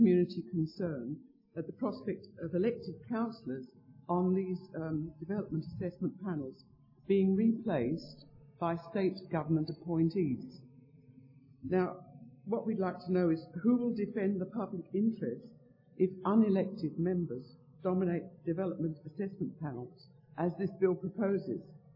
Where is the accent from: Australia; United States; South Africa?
Australia; Norwood, South Australia; well, I'm from Norwood Payne and St. Peter's, and there's been a big row going on there about heritage.